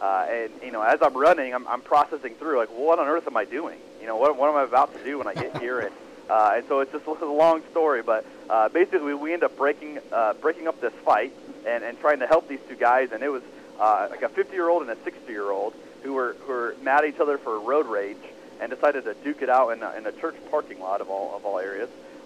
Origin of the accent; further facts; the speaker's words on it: Arizona, United States; I grew up in Arizona. We're a little bit like the Wild Wild West still